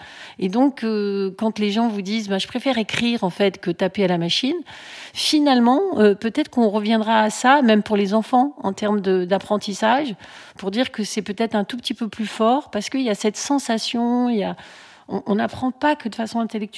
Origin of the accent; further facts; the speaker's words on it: Grenoble, Auvergne-Rhône-Alpes, France; je suis de Grenoble.